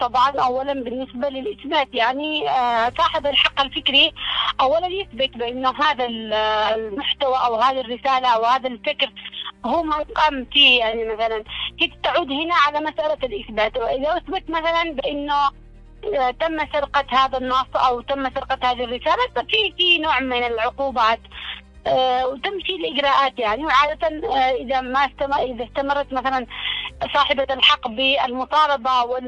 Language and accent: Arabic; Yemen; خصوصا عندنا في اليمن، لأنه إحنا ما فيش معانا قوانين ونصوص قانونية حديثة